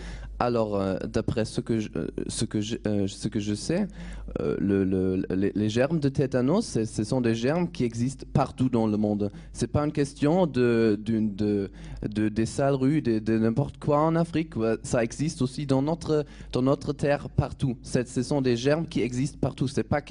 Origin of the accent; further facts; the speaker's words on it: Germany; French is a second language; et moi, personnellement, je viens de l'Allemagne